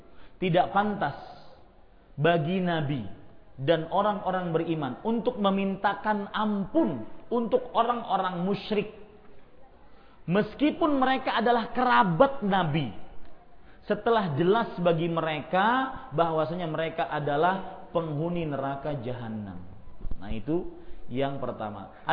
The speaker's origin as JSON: {"language": "Indonesian", "town": "Banjarbaru", "region": "South Kalimantan", "country": "Indonesia", "said": "saya berasal dari Banjarbaru, ini dari kampung saya. Kebetulan pulang kampung ke Payakumbuh"}